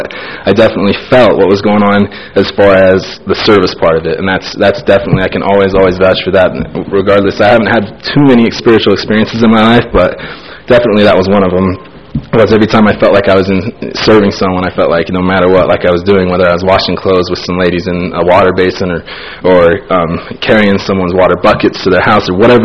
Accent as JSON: {"language": "English", "country": "Madagascar", "second_language": "English", "moved": "yes", "lives_now": "United States", "said": "Madagascar to Pennsylvania, and it was a pretty big change, to tell you the truth, for obvious reasons. I couldn't speak English, and it was really tough"}